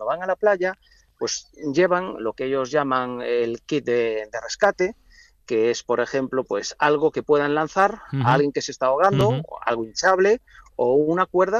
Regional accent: Galicia, Spain; yo soy de Galicia y estamos teniendo temperaturas en Galicia que son, una barbaridad en comparación con la fecha y con otros años

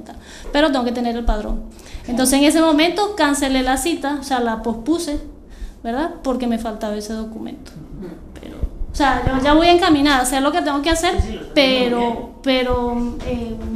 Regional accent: Venezuela; Soy una familia monoparental, yo soy de Venezuela, mi pareja falleció, mi esposo falleció estando en Venezuela.

